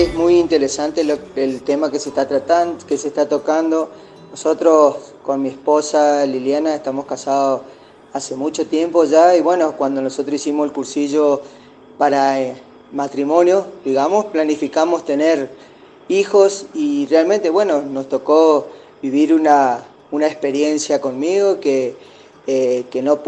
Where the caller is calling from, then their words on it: Resistencia, Chaco, Argentina; de Resistencia Chaco.